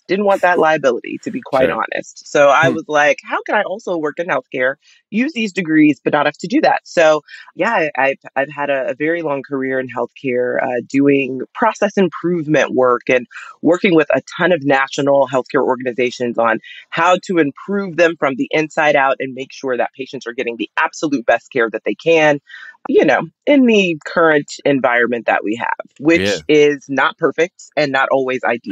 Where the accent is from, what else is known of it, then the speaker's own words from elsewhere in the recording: Texas, United States; You know what? I'm a Texan.